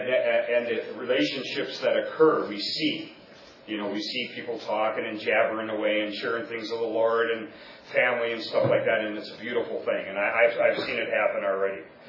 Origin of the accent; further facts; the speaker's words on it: Boscobel, Wisconsin, United States; I'm from God's country, Boscobel, Wisconsin.